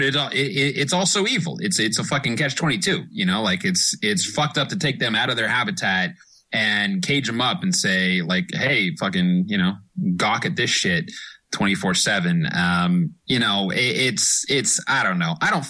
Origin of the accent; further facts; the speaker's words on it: Canada; Canadian.